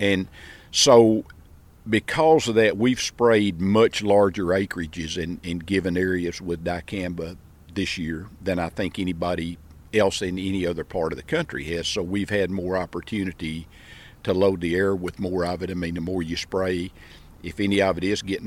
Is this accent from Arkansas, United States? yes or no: yes; Arkansas, United States; I'm from Arkansas.